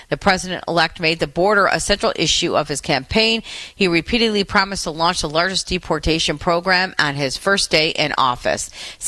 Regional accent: Detroit, Michigan, United States; Just 56 degrees right here in my hometown of Detroit and cloudy skies.

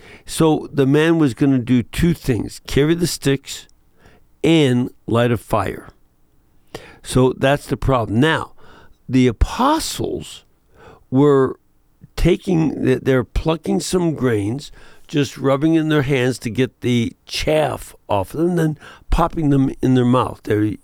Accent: Chicago, Illinois, United States; born or raised there

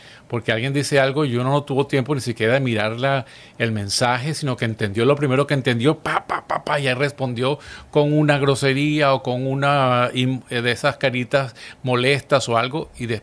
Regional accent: Caracas, Capital District, Venezuela; Yo recuerdo siendo pues ya adulto joven en Caracas, en Venezuela, de donde soy natural

